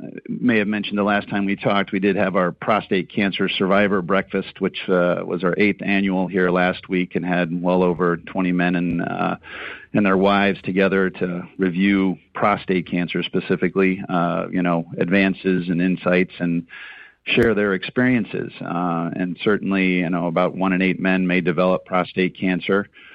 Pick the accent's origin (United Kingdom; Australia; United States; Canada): United States; Chicago, Illinois; now in Galena, United States; Well, it's one of the main reasons that I come from the Chicago area, is that it really is a unique experience here.